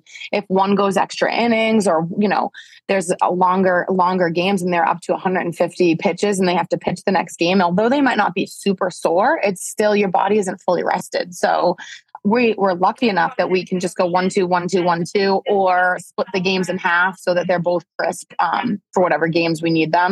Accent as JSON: {"language": "English", "town": "Methuen", "region": "Massachusetts", "country": "United States", "said": "And I'm from Methuen, so it's my local paper."}